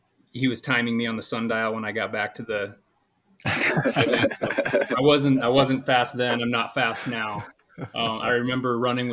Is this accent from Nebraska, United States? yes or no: yes; Omaha, Nebraska, United States; So yeah, I grew up in Omaha, parents were always divorced, you know, since I was a young kid.